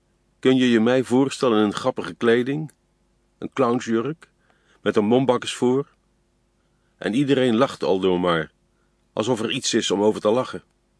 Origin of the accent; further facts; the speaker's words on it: North Holland, Netherlands; now in North Brabant, Netherlands; maar dan wel een heel andere gezelligheid dan vroeger bij ons in Noord-Holland.